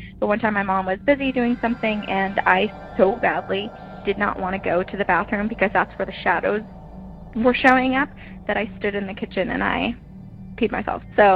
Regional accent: New Hampshire, United States; I grew up in New England, so very haunted.

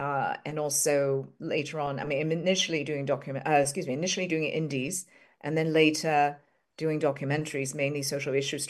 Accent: Hong Kong; growing up in Hong Kong, and at this point, I'm still in Hong Kong. And we're just and coming from a Chinese family

